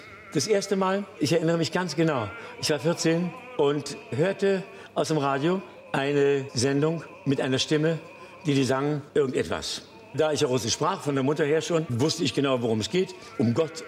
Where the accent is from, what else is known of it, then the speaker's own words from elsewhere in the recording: Berlin, Germany; Na klar bin ich Berliner, wenn man das so will, kann ich auch berlinerisch reden.